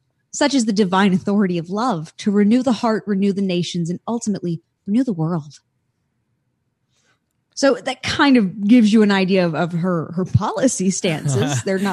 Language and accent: English; North Carolina, United States; Hey, I come from North Carolina. We're real honest about this here.